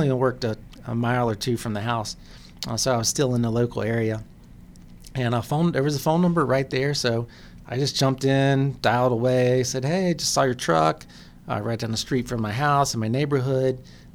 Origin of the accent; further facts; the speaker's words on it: Atlanta, Georgia, United States; Is I'm from Atlanta, and I spent a lot of time in Atlanta, and you know, it gets hot there